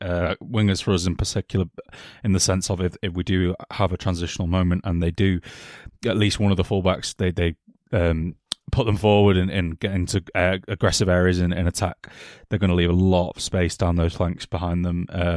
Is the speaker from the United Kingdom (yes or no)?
yes; England, United Kingdom; I am English and I don't give a shit about you.